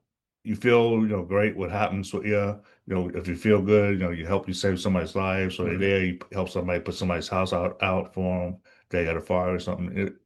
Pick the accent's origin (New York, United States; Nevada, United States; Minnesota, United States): New York, United States; Westbury; born there; I was born in Westbury, Long Island, at Meadowbrook Hospital. Now it's Medical Center, but it was Meadowbrook at the time.